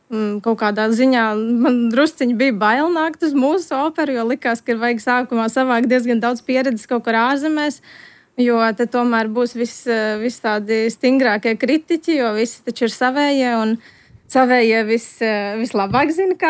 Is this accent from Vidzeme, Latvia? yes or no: no; Riga, Latvia; Es esmu no Rīgas, esmu rīdziniec